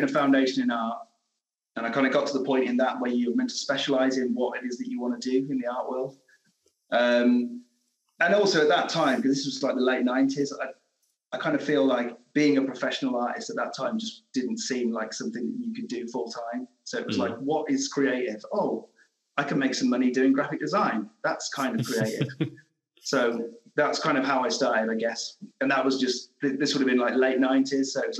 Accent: United Kingdom; But being British, I love a good roast dinner.

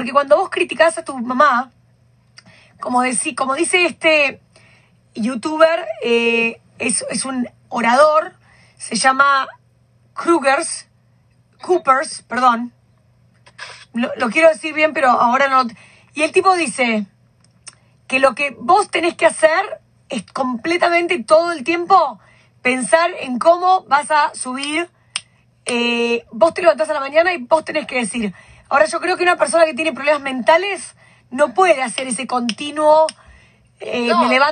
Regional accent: Argentina; now in Vermont, United States; lo que hago yo como argentina, latina, hispana, para sobrevivir en Vermont

